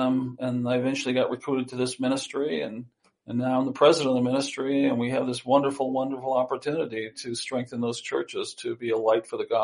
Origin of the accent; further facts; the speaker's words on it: Connecticut, United States; moved away as an adult; Personally, I grew up in Connecticut. And I went to California when I was 19 years old.